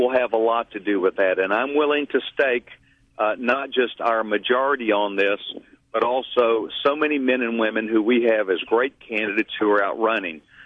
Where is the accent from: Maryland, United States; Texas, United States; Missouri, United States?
Texas, United States; And I think, not just by being a Texan, but by me being an American, that I do not want to follow that as a model.